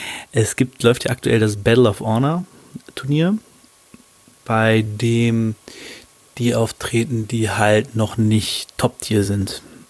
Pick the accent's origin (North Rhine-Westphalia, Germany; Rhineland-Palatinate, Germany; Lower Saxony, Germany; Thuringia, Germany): Lower Saxony, Germany; Hanover; aus Hannover, meiner Heimatstadt, und wo ich auch sende, sage ich mal